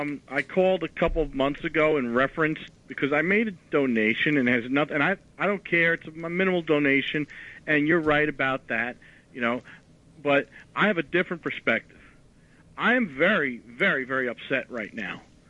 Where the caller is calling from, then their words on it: New York, United States; from Long Island.